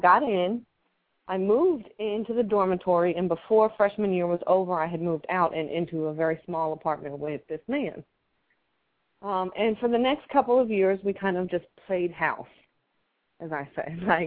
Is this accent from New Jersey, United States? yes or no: yes; New Jersey, United States; Actually, I grew up in New Jersey. As country as I am, I know that's kind of hard to believe. But I grew up in New Jersey